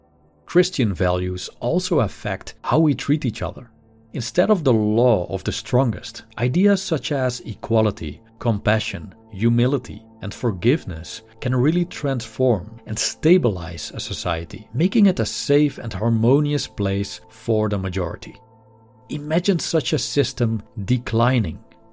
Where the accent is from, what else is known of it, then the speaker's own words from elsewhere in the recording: Netherlands; English is a second language; As I'm from a secular environment myself, being born and raised in the Netherlands, in a family where religion played virtually no role